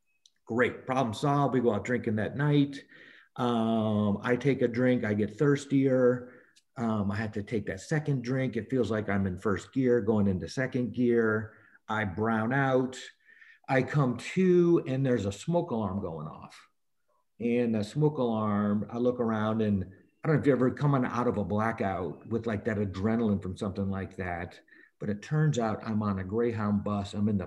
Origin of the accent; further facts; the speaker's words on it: South Bend, Indiana, United States; You know, I grew up in South Bend, Indiana, was the oldest of five.